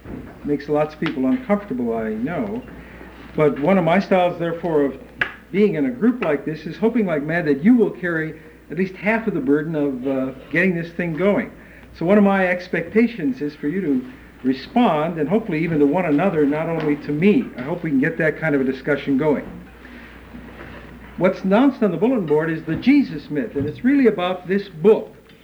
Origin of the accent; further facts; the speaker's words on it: Chicago, Illinois, United States; from Chicago, suburban Chicago.